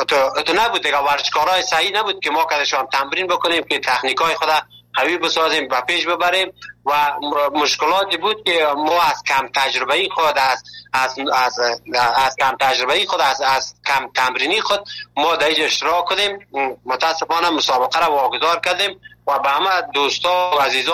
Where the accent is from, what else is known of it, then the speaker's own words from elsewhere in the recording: Afghanistan; now in Turkey; ما که اول که از افغانستان آمدیم در یک جای یک شهر شهر مالاتیا